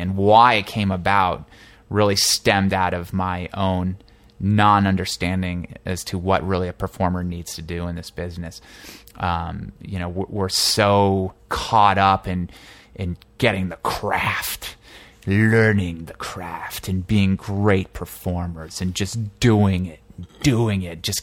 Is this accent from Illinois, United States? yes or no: no; New Jersey, United States; also born or lived in Boston; No, I'm actually an East Coast guy. I was raised in New Jersey, went to college at Emerson College in Boston